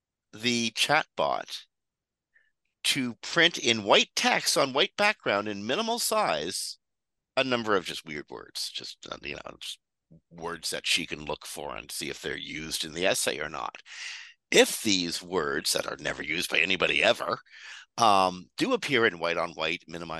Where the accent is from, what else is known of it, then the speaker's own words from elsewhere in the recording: Toronto, Ontario, Canada; I'm from Toronto, so I'm particularly attracted to this story.